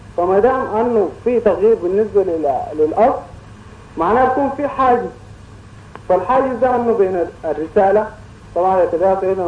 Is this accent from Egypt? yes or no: no; Sudan; أم الشيوخ مثلا عندنا في السودان